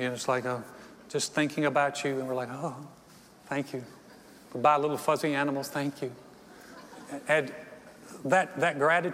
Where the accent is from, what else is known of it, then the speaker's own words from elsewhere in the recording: the South, United States; I think it's something that I was raised in the South, and we were taught to be grateful.